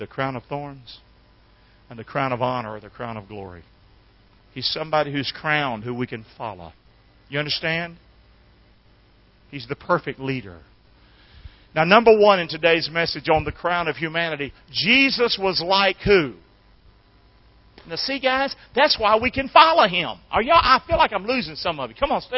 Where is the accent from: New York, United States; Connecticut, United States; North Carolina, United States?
North Carolina, United States; Rockingham; I'm from Rockingham, NASCAR country.